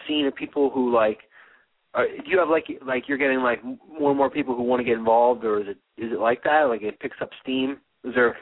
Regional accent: New Jersey, United States; But I grew up in Jersey.

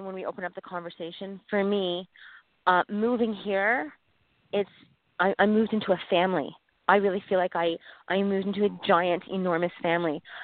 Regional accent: Canada; now in Key Biscayne, United States; I tell everybody from home, I'm Canadian

